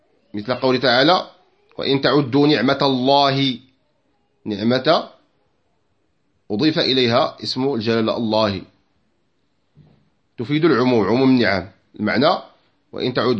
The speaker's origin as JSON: {"language": "Arabic", "country": "Morocco", "said": "عندنا في المغرب"}